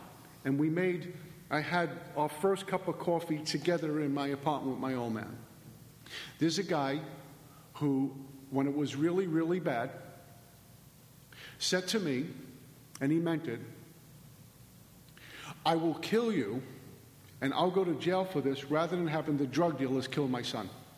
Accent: Brooklyn, New York, United States; I'm from Brooklyn, man.

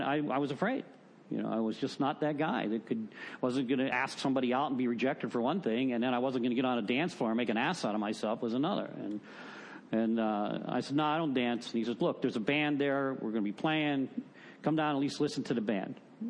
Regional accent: Pittsburgh, Pennsylvania, United States; I'm from Pittsburgh originally. Go Steelers.

